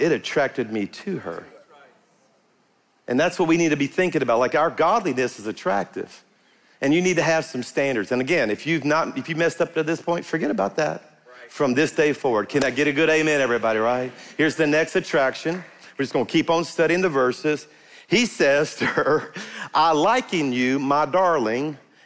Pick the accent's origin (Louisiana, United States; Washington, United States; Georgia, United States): Louisiana, United States; I'm from South Louisiana. It's an Olympic sport down there, all right?